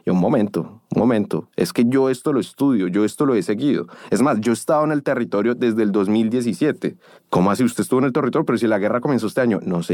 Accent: Colombia; Pero igual, Colombia seguiría siendo mi tierra y la llevaré en el corazón, claro está.

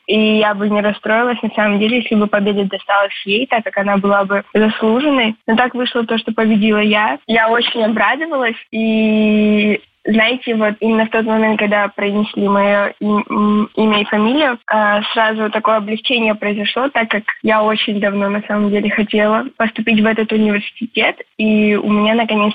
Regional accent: Gagra, Abkhazia, Georgia; в моем родном городе Гагры и также в Сухуми, мою любимую набережную.

